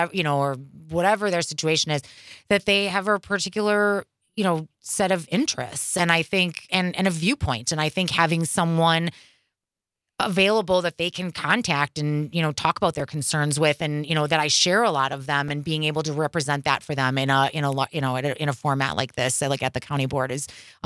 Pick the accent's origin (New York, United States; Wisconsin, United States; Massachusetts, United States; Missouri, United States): Wisconsin, United States; Milwaukee; I was born and raised in Milwaukee, lived in the Sherman Park neighborhood until I was 9. We moved to Shorewood and graduated from Shorewood High School